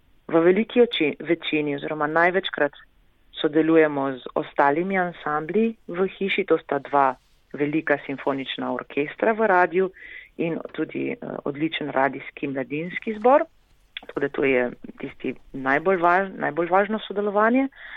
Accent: Ajdovščina, Goriška, Slovenia; prihajam iz Ajdovščine, z Gorna Vipavska dolina, zame najlepši kraj na svetu.

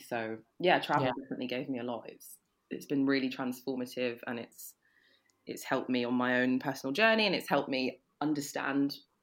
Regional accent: Sutton, London, United Kingdom; I grew up in Sutton, which is, you know, zone 5 London, very white back in the early 2000s. It's got a lot more mixed now, but it's sort of near Croydon

